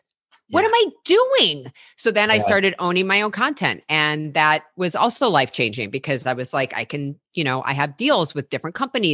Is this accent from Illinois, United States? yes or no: yes; Chicago, Illinois, United States; moved away as an adult; now in Los Angeles, United States; Because I'd say up until my 20s, right, when I moved, I'm from Chicago. So when I moved